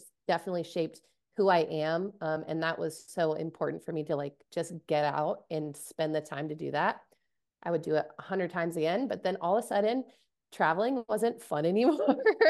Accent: Alaska, United States; And growing up in Alaska, I've seen a lot of beautiful native ivory carvings

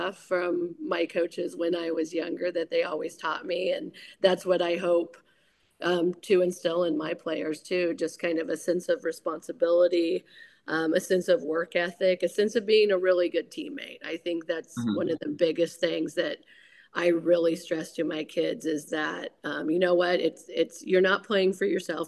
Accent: Silver Lake, Kansas, United States; Well, I grew up in Silver Lake, Kansas, which if anyone has heard of that place, it is a small little sports school on Highway 24.

